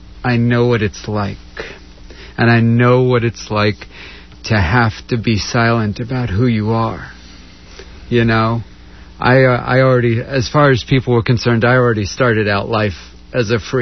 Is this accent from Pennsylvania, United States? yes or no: no; New York, United States; moved away; You know, when I grew up in New York, and people get this idea that my neck of the woods is this very open, very... But I grew up in a very closed community.